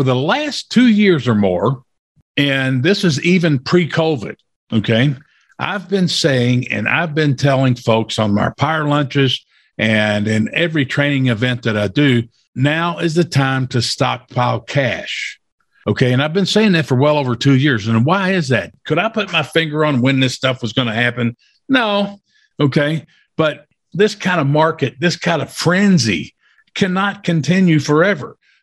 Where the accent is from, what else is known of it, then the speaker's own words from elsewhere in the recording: Louisville, Kentucky, United States; My hometown right here in Louisville, Kentucky, okay, just saw it on the news last night, okay, very current, up to date.